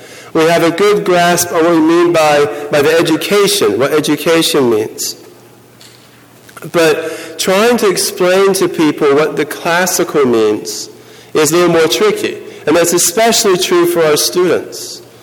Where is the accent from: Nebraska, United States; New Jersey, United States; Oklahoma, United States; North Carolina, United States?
North Carolina, United States; Hickory; I'm from Hickory, North Carolina. I teach at Hickory Christian Academy there.